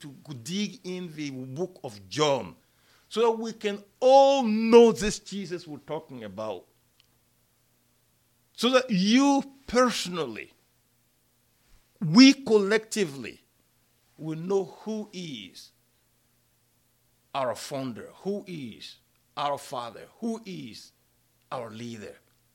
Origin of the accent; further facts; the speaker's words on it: Mali; I come from Mali.